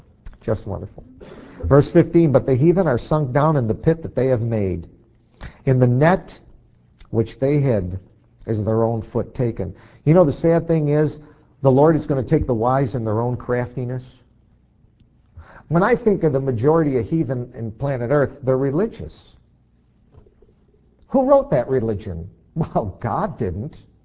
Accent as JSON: {"language": "English", "town": "Poughkeepsie", "region": "New York", "country": "United States", "tie": "born there", "said": "I was born in 1954 in Poughkeepsie, New York. Never been to Israel."}